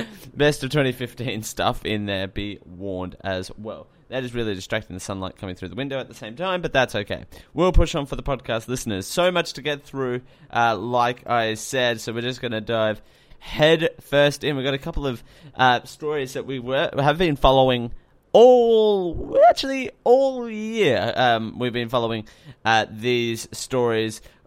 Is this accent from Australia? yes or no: yes; Australia; we could be talking about American news, but we're Australian, so we put Australian news first.